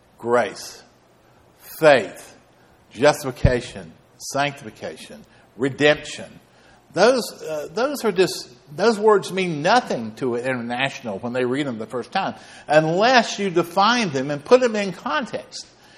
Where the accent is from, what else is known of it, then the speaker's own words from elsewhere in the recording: the South, United States; When I was growing up in the South, everybody went to church, or everybody was connected with church.